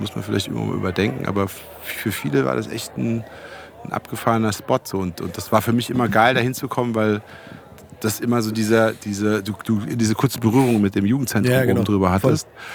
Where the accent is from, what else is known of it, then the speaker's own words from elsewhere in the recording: Großkrotzenburg, Hesse, Germany; auch in Großkrotzenburg, wo ich herkomme, so dieses Wohlbehütete